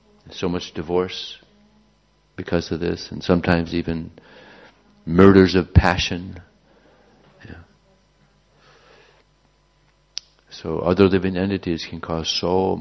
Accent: Los Angeles, California, United States; But when I grew up in Los Angeles, we used to get so much rain.

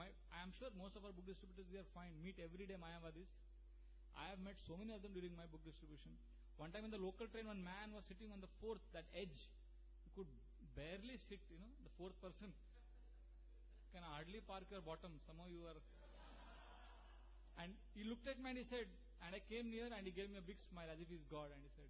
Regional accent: Udupi, Karnataka, India; I come from Udupi and I have seen so many Madhva in their libraries

